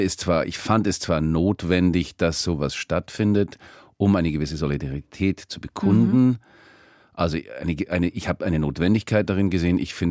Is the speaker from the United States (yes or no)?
yes; United States; Ich bin halt Amerikaner.